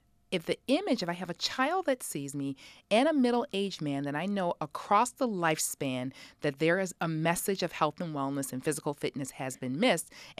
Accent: Rochester, New York, United States; I grew up on the east side of Rochester on Arch Street. Went to East High School

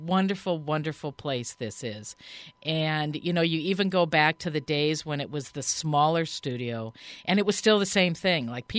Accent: Wisconsin, United States; traveling back from where I grew up in Wisconsin

